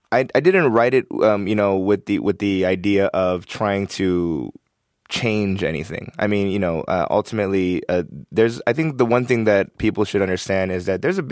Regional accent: United States; I was born and raised here. I went to school here. I pay taxes, you know, and so I'm as American as a lot of people.

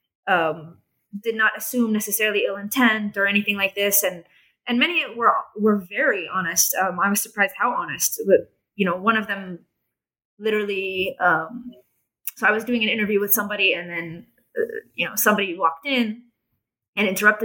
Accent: Jerusalem, Jerusalem District, Israel; I'm from Jerusalem. I'm part of their society.

